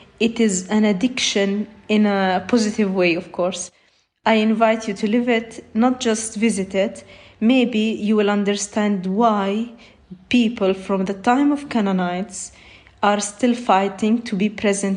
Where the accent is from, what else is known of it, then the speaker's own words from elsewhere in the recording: Bethlehem, West Bank, Palestine; I am from Bethlehem. I love my hometown